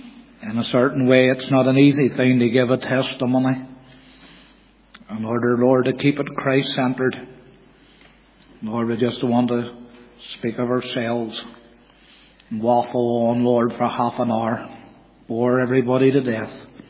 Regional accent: Belfast, Northern Ireland, United Kingdom; So I came into the world in October 1961, born into a family in East Belfast. My accent, they tell me, has modified greatly.

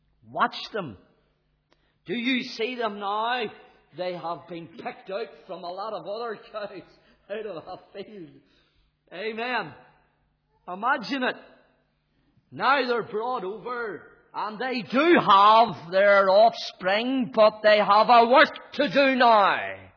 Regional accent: Belfast, Northern Ireland, United Kingdom; I wouldn't know this. I'm from Belfast.

